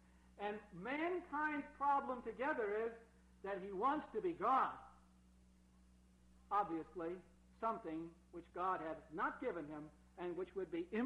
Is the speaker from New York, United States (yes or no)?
yes; Brooklyn, New York, United States; I was brought up in Brooklyn, New York, I really thought of growing up that everybody in the world was Jewish